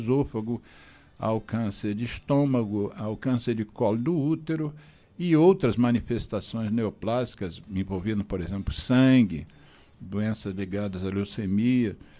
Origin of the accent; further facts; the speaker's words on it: Rio de Janeiro, Brazil; E nasci no Leblon também, né? Pegava onda desde pequeno.